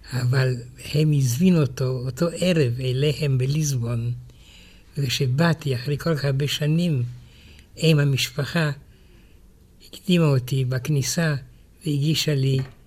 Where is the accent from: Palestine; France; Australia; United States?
France; כשהייתי ילד בצרפת, ילדתי עם שתי בנות פורטוגליות.